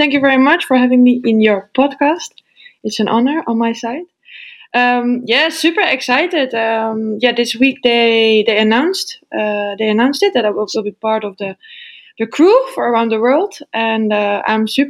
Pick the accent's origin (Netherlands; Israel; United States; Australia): Netherlands; Zoetermeer, South Holland; English is a second language; started sailing when I was pretty young, when I was like 6 or 7 years old, on a local lake in Zoetermeer, my hometown.